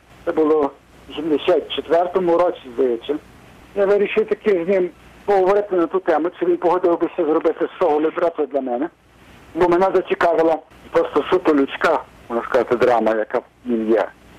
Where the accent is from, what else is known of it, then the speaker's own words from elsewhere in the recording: United States; І ми опинилися в Америці. Я виріс в Америці, але для мене той сам час, я так само виріс в українській громаді.